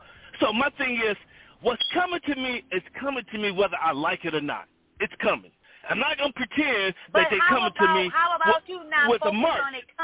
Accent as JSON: {"language": "English", "town": "Chicago", "region": "Illinois", "country": "United States", "tie": "born or raised there", "said": "I grew up in Chicago in the suburb"}